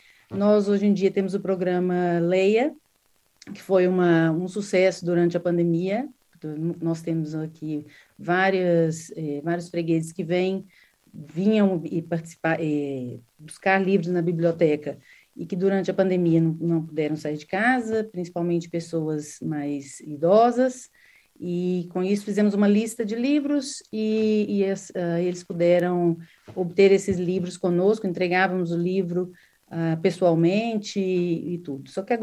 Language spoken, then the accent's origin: Portuguese; Brazil; now in Portugal; já perceberam, sou brasileira, vivo aqui na freguesia há 4 anos